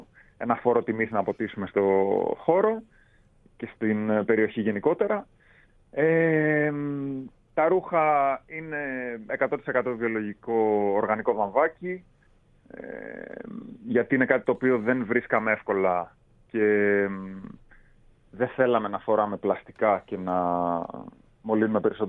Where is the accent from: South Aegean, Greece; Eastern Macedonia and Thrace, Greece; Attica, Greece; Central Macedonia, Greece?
Central Macedonia, Greece; Alexandreia; Εγώ και οι δύο φίλοι μου που έχουμε ανοίξει την εταιρεία είμαστε από την Αλεξάνδρεια Μαθίας και οι δύο και οι τρεις, όπου ήταν παλιά βάλτη